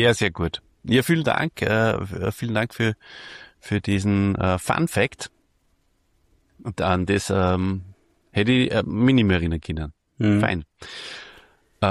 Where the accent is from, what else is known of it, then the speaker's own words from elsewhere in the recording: Austria; ich tue mir als Österreicher natürlich ein bisschen schwer mit diesem Wort.